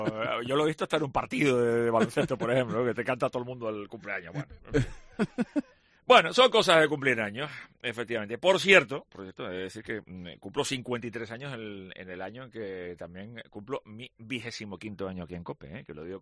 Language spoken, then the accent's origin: Spanish; Canary Islands, Spain; a mí como canario me duele ver a dos hospitales canarios